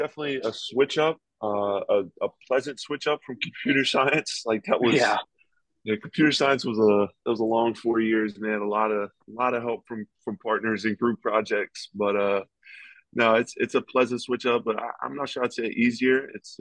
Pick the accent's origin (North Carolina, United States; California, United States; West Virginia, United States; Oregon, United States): West Virginia, United States; Like, no, I'm from West Virginia. If you're above 6'5", you're in the post, man.